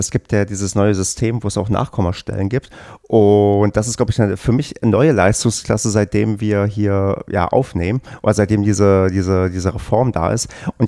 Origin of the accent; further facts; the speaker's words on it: East Germany, Germany; Und ich bin ja im Osten mit Tennis groß geworden